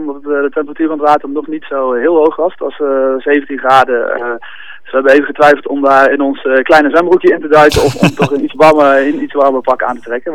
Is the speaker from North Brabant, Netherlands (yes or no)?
yes; Eindhoven, North Brabant, Netherlands; now in Amsterdam, Netherlands; Ik kom oorspronkelijk uit Eindhoven, maar ik woon nu al een aantal jaar in Amsterdam.